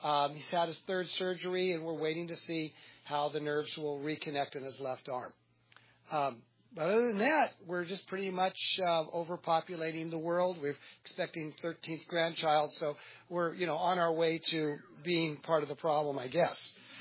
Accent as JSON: {"language": "English", "country": "United States"}